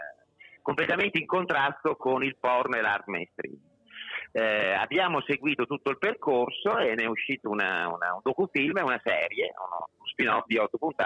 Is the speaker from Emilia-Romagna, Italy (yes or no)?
yes; Parma, Emilia-Romagna, Italy; Ma io sono di Parma